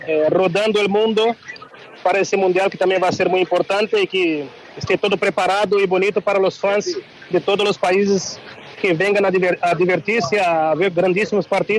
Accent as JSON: {"language": "Spanish", "country": "Brazil", "second_language": "Spanish", "said": "Yo soy brasileño. Tú sabes que por ser brasileño estaré ahí al lado de la selección brasileña"}